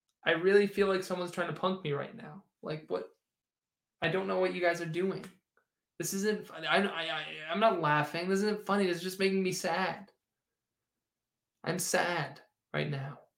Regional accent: Toronto, Ontario, Canada; I'm from Toronto.

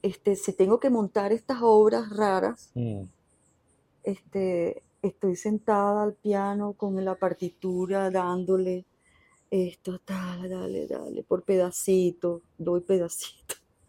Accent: Venezuela; yo me crié aquí en Venezuela. Mi papá es curazoleño

